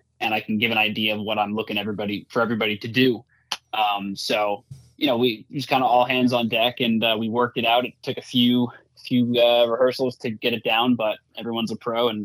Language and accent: English; New York, United States; Yeah, I was 3 years old. I grew up on Long Island and lived near a guitar shop